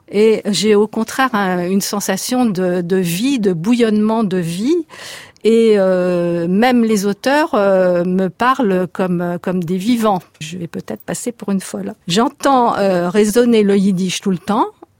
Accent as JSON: {"language": "French", "country": "France", "tie": "born or raised there", "said": "j'ai entendu le yiddish dans mon enfance en France et dans un milieu qui n'était pas intellectuel, qui était éloigné de la culture yiddish et de la tradition."}